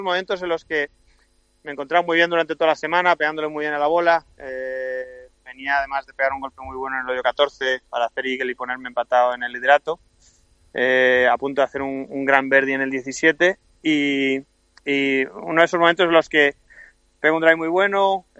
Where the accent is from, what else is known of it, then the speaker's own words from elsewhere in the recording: Spain; now in United States; Yo soy español, muy honrado, siempre muy orgulloso de España